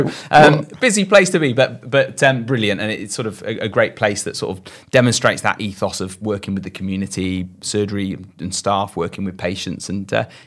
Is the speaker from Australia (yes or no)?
no; Leamington, West Midlands, United Kingdom; born there; So I was born in Leamington, but grew up elsewhere and came back for medical school.